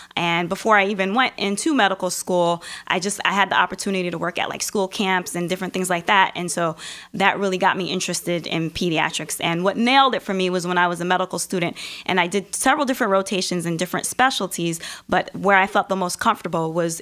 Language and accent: English; New York, United States; also born or lived in Norfolk, Virginia; And then I decided to come back to New York, to my hometown, and to work.